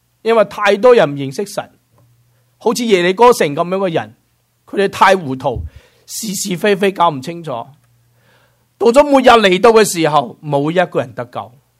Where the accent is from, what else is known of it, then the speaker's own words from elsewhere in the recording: China; 所以我哋中国人都继承呢啲咁嘅传统，我哋好鍾意红色嘅嘢黐喺门框上